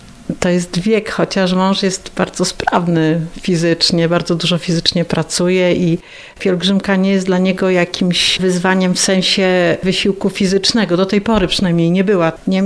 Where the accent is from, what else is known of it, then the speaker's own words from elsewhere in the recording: Opatówek, Greater Poland Voivodeship, Poland; Jestem rodowitą opatowianką od ponad 300 lat. Moja rodzina, moi przodkowie tutaj mieszkali.